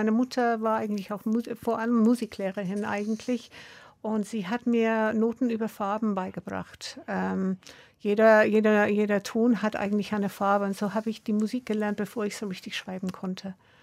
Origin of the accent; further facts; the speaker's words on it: Brixton, London, United Kingdom; German is a second language; Ich komme aus Brixton, ja.